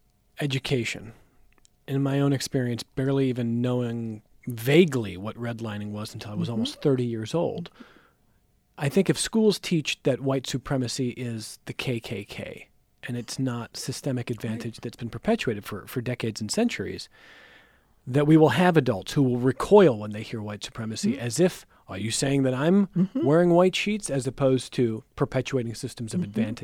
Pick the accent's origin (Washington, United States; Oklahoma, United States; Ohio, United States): Ohio, United States; largely the school and suburban community I grew up in outside Cleveland, Ohio.